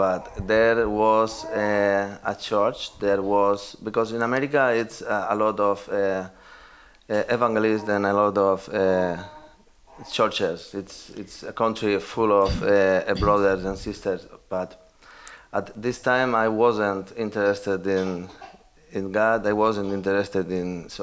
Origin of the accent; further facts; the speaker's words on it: Spain; English is a second language; I learned English because I am from Spain. I never in my life learned English before